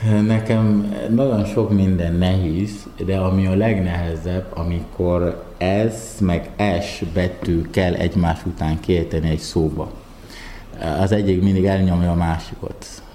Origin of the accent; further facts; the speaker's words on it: Upper West, Ghana; Hungarian is a second language; now in Hungary; hát Észak-Gárnából származom, a nyugati részem